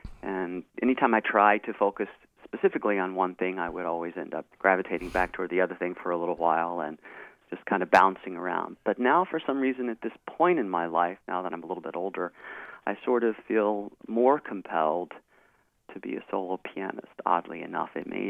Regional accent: Danville, Virginia, United States; I'm from Southern Virginia, a small town called Danville, which is on the border of Virginia and North Carolina line

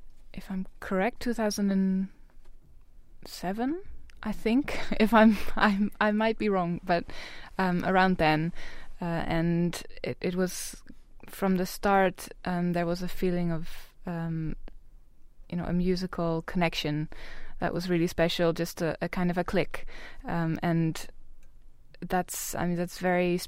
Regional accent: Friesland, Netherlands; So I'm from Friesland in the north of Holland, which is quite near to Scandinavia

